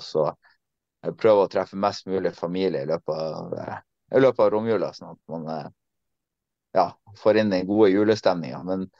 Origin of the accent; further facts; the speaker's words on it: Tromsø, Troms, Norway; så de skulle få jul hjemme i Tromsø.